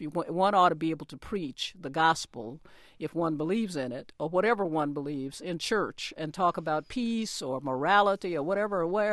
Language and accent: English; Nashville, Tennessee, United States; including my hometown of Nashville and church that some of my family attend